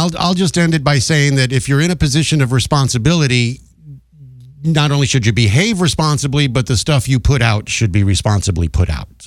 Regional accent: Las Vegas, Nevada, United States; Growing up in Vegas with that hot sun in the desert, 110 degree heat in the summer

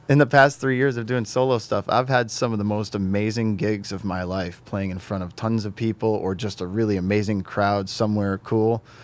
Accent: Connecticut, United States; Well, I grew up in Connecticut, so I was always torn between half my family was Red Sox, half my family was Yankees.

